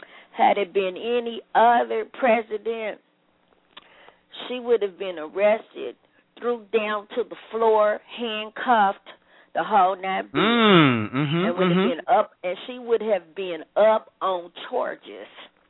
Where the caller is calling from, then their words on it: Kansas City, Missouri, United States; I'm calling from Kansas City, Missouri.